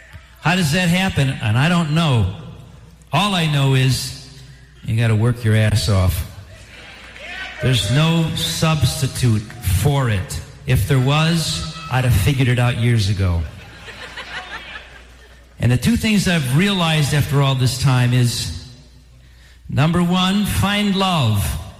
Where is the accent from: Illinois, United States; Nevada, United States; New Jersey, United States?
Illinois, United States; Chicago; When I grew up in Roseland, and I had this wacky dream living in a two-flat